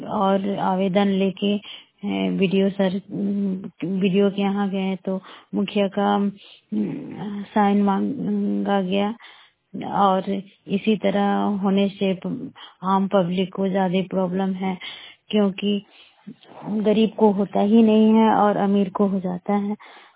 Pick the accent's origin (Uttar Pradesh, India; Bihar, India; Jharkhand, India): Jharkhand, India; Barkagaon; बड़का गांव प्रखंड की रहने वाली हूँ।